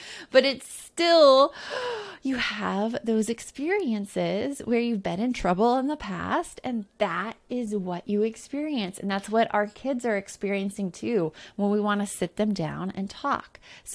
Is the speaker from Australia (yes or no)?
no; Tucson, Arizona, United States; For me, growing up in Tucson, Arizona, ours was Channel 9.